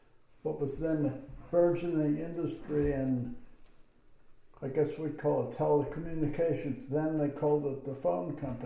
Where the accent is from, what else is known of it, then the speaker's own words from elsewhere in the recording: Chicago, Illinois, United States; born there; I was born in Chicago, 1938.